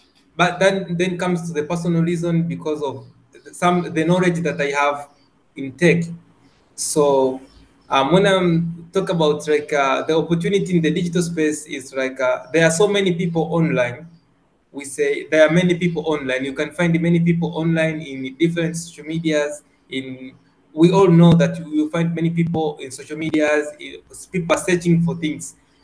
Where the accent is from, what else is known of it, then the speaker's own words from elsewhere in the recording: Tanzania; but I am from Tanzania